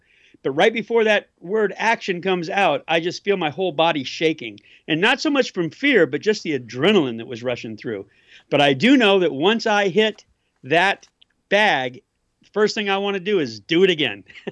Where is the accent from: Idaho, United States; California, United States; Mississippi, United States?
California, United States; Hollywood; I grew up in Hollywood, and when I got out of school, when I was in elementary school, I used to sneak into the studios and watch them filming.